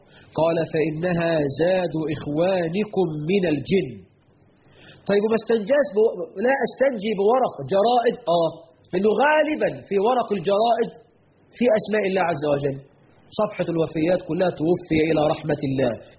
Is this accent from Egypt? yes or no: yes; Egypt